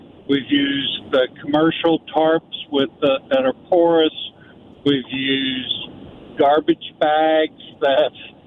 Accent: St. Louis, Missouri, United States; also born or lived in South Carolina; Why is a guy from South Carolina calling in on the show? It's because I grew up in St. Louis in the 60s when I was a kid. I've lived in the South most of my adult life

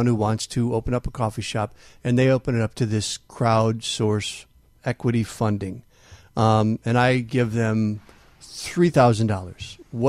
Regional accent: Manteno, Illinois, United States; I grew up in Manteno, Illinois.

